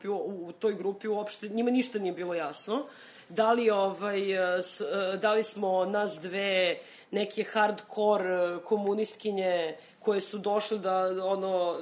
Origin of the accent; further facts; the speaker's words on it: Serbia; kad vas pitaju odakle ste, naravno da ćemo reći Jugoslavija, pošto reći Srbija, bilo kome iz Azije ne znači apsolutno ništa